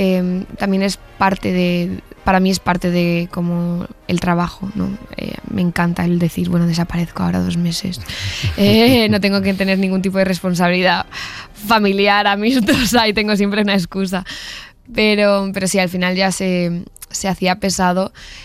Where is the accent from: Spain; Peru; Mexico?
Spain; Yo tenía un poco de síndrome del impostor al llegar como española y no latinoamericana, ¿no?